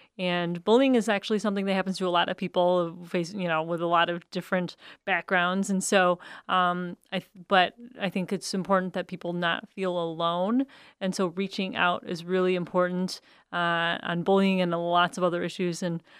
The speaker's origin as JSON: {"language": "English", "town": "Canton", "country": "United States", "tie": "born or raised there", "said": "And I grew up in Canton, which is much more diverse now, but it did not feel that way, you know, in the first, you know, 10 to 12 years of my life."}